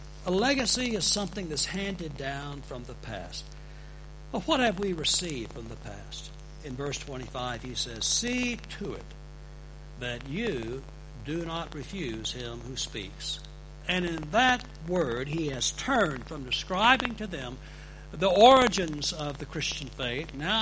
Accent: Dallas, Texas, United States; When I was a child, I grew up in Dallas, Texas.

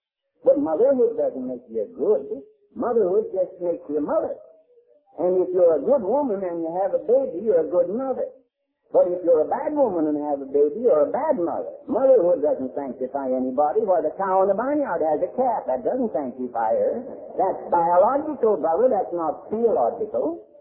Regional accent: Pennsylvania, United States; born there

